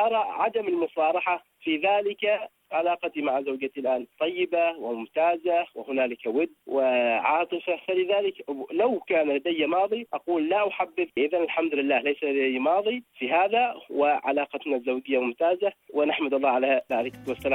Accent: Oman; من سلطنة عمان، متزوج، أعمل مدرس في وزارة التربية والتعليم

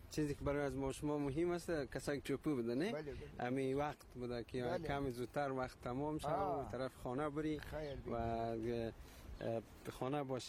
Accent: Bamyan, Afghanistan; ما از بامیان آمدیم.

